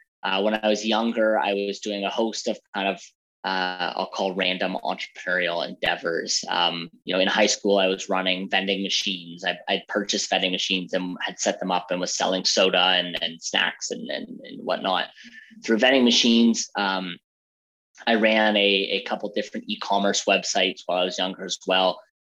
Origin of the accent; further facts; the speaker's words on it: Ontario, Canada; So I actually grew up, I'm from Toronto, Ontario. So I grew up actually a couple hours north of there in a very small town.